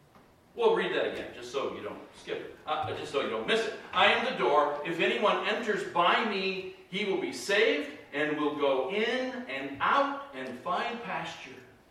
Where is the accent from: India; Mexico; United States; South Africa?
United States; Michigan; Well, I'm from Michigan where they play a lot of hockey, and I never saw horses doing that.